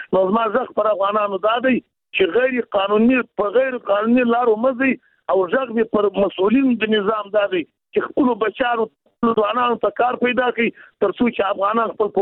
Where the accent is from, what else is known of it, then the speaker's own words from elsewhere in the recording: Jowzjan, Afghanistan; زه د بادغیس نه یم، د جوزجان څخه یم